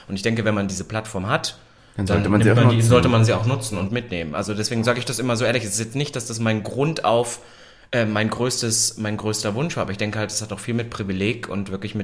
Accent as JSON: {"language": "German", "town": "Halle", "region": "Saxony-Anhalt", "country": "Germany", "said": "ich komme selbst eigentlich aus Halle Saale und ich bin damals weg"}